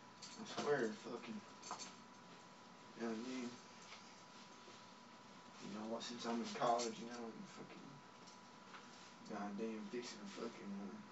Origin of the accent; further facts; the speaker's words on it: Pecos, Texas, United States; Shit, one time I was fucking in Pecos, my hometown, and I was working out